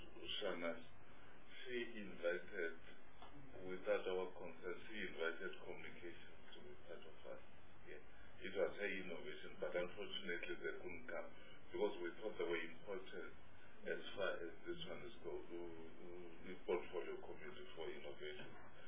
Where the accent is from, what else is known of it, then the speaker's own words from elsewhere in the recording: Eastern Cape, South Africa; And I'll register as if I'm from Gauteng, yet I'm from Eastern Cape